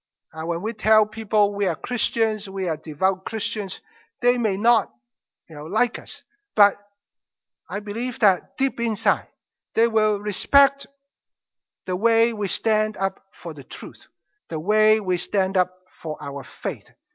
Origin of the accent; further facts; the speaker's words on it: Hong Kong; Now, I grew up in Hong Kong. When I was younger or smaller, I used to live with my aunt.